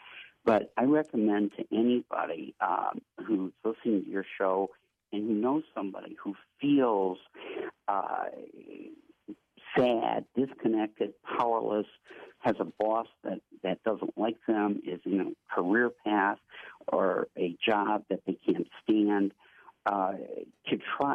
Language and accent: English; Flint, Michigan, United States; it's my hometown, actually, Flint, Michigan